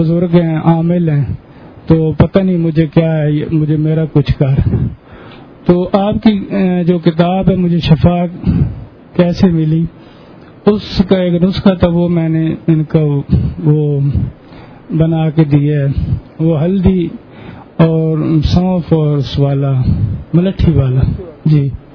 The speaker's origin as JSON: {"language": "Urdu", "town": "Chakwal", "region": "Punjab", "country": "Pakistan", "said": "میں چکوال سے آیا ہوں."}